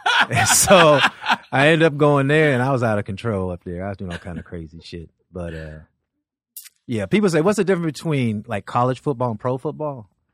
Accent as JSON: {"language": "English", "town": "Los Angeles", "region": "California", "country": "United States"}